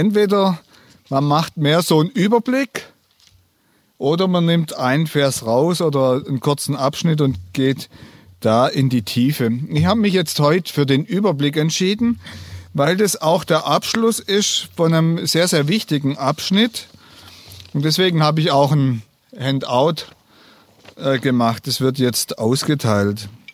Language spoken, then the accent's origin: German; Pfalzgrafenweiler, Baden-Württemberg, Germany; ich komme aus Pfalz-Grafenweiler, bin dort seit April Pfarrer.